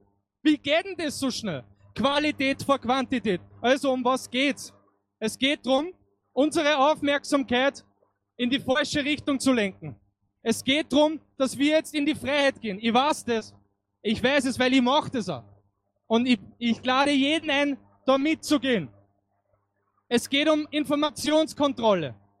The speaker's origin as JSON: {"language": "German", "region": "Vienna", "country": "Austria", "tie": "born or raised there", "said": "nicht in meiner Heimatstadt in Wien jetzt nicht einmal mehr reden kann"}